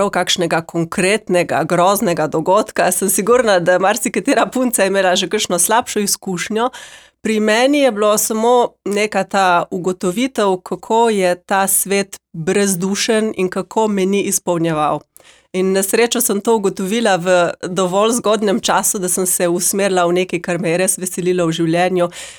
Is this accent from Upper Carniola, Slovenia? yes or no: no; Postojna, Littoral–Inner Carniola, Slovenia; also born or lived in Switzerland; jaz bi rekla, da sem domačinka in sicer je oče Postojnčan. Sama sem se rodila v Švici, kjer sem obiskovala vrtec in potem v Postojni sem pa nato obiskovala osnovno in srednjo šolo.